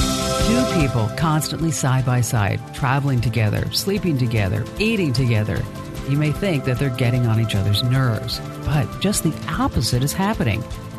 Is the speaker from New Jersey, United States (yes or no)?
yes; New Jersey, United States; Does anybody know I'm really from New Jersey?